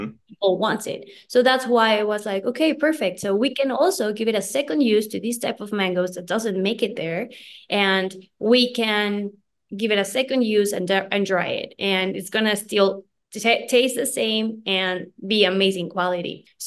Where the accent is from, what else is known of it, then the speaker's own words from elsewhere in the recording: Mexico City, Mexico; Okay, so as I said, I'm from Mexico City